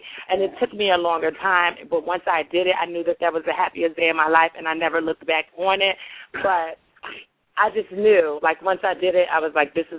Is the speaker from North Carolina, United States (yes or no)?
no; Mount Vernon, New York, United States; and I'm from Mount Vernon, New York. You ain't seen it a lot. Like, I thought it was only two people in Mount Vernon that were gay